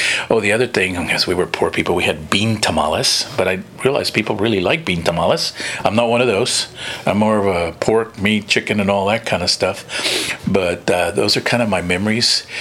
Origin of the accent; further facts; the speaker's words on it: Harlingen, Texas, United States; I just said I was born and raised in Harlingen, right? So you know I'm from the Valley, and tamales is very big in the Valley, right?